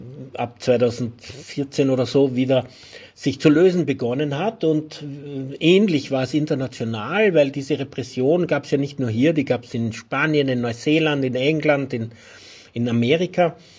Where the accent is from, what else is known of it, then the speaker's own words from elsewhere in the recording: Austria; bei uns in Österreich